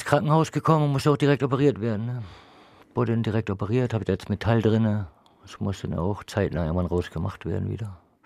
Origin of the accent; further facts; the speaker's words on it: Cuxhaven, Lower Saxony, Germany; born there; now in Bremen, Germany; Ich komme gebürtig aus Cuxhaven. Ich bin zugezogen hier nach Bremen. Vor 2007 bin ich hier nach Bremen gezogen.